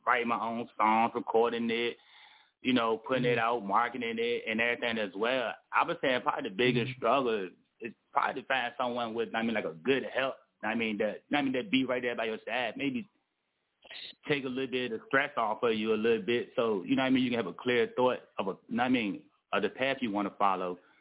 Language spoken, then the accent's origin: English; Petersburg, Virginia, United States; I'm from Petersburg, Petersburg, Virginia. That's like 20 miles south of Richmond.